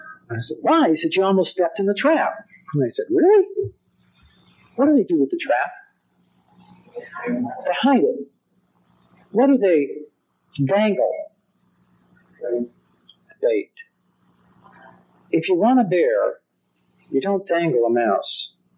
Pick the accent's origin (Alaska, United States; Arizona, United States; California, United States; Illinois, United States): California, United States; Los Angeles; Now, when I was in my first church, I grew up in Los Angeles, and I pastored a church in a place called Nowhere, California.